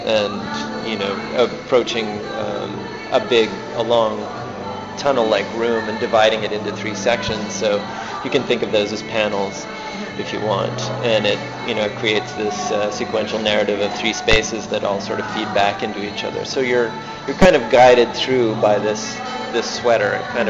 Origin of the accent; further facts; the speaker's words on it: Ontario, Canada; growing up in Ontario